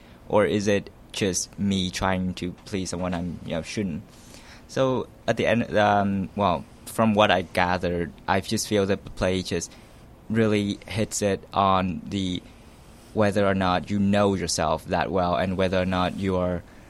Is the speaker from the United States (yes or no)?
no; Vietnam; English is a second language; now in Canada; Honestly, I'm from Vietnam, so I don't know much about the Quebec history and, like, how Canada came about.